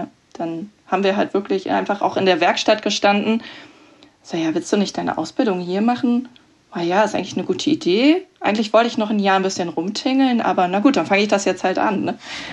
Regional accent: Berlin, Germany; also born or lived in Bavaria; ich komme ursprünglich auch aus Berlin, also vom Rand Berlin.

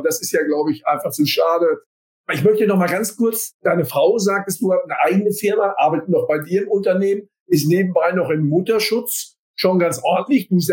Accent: North Rhine-Westphalia, Germany; als absoluter stocksteifer Sauerländer, die wir ja den Ruf haben, wirklich sehr stur zu sein

